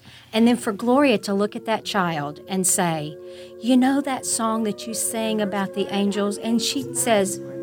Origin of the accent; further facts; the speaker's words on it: the South, United States; because I'm from the South, and we sugarcoat everything, and we like choose our words so carefully sometimes that we never say what we really mean.